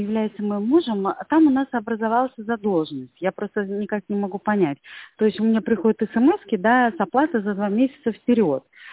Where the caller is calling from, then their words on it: Tver, Tver Oblast, Russia; я звоню из Твери.